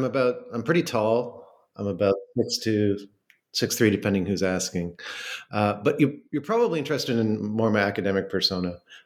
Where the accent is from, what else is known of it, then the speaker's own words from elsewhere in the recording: Toronto, Ontario, Canada; Initially, I'm from Toronto, which is a city in Canada